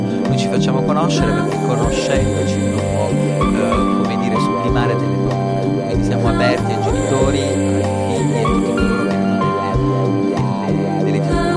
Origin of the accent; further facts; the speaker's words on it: Apulia, Italy; now in Trento, Italy; Ho 27 anni e vivo a Trento ormai da tanto tempo. Sono un trentino doc, sono un pugliese trapiantato a Trento.